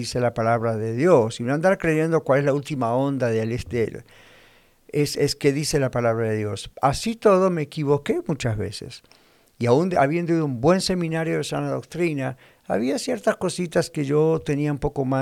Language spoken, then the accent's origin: Spanish; Argentina; moved away; yo vengo del país de Argentina, hace más de 40 años que he visto esto allá y cuando comenzó a ocurrir yo ya estaba acá